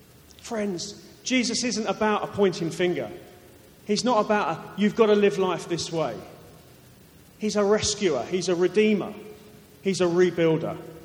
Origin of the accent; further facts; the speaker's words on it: Croydon, London, United Kingdom; Croydon is my hometown. And whenever I drive to Croydon, I feel like I'm going home.